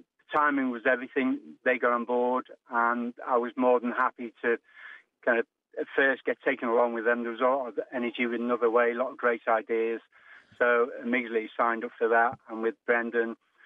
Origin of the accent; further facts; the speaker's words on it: United Kingdom; now in Australia; Moved over from the UK to Australia in late 2006. just for the opportunity of being an Australian experiencing policing over here.